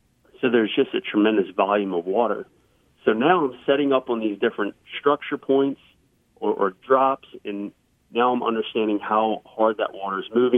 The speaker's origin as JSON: {"language": "English", "region": "Louisiana", "country": "United States", "tie": "born or raised there", "said": "growing up on the South Shore, fishing the Causeway or fishing the Pontchartrain Complex and being able to fish those fish really deep on those pilings"}